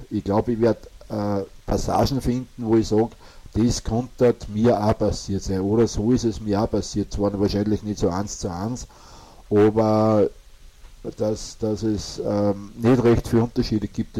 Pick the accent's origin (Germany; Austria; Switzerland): Austria; Upper Austria; ich komme ja aus Oberösterreich, ich sage es immer wieder, ich bin ein Gescherder